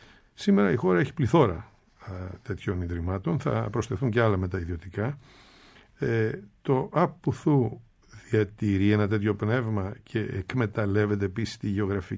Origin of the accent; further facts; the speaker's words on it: Thessaloniki, Central Macedonia, Greece; Καλημέρα σας στην πατρίδα μου, τη Θεσσαλονίκη